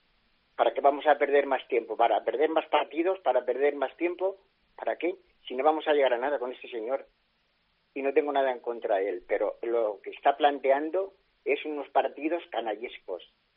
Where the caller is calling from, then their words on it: Orgaz, Castilla-La Mancha, Spain; de Orgaz.